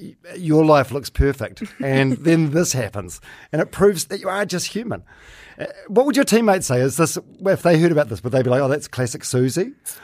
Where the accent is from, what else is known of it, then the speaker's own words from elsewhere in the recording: Palmerston North, Manawatū-Whanganui, New Zealand; now in United Kingdom; I'm from Palmerston North.